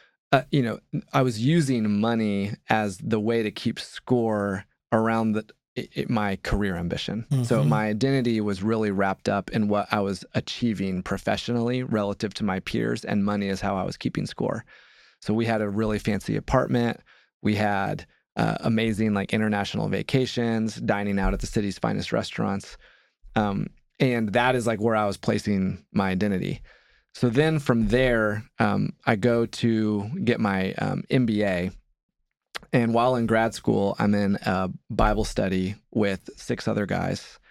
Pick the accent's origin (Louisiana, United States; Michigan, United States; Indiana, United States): Indiana, United States; Now, keep in mind, growing up in Indiana, we're a basketball state.